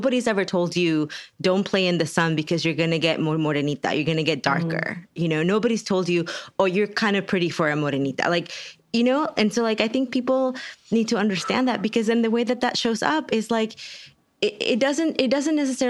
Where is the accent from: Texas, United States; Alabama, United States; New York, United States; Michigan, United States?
Texas, United States; I'm from Texas, and when I say y'all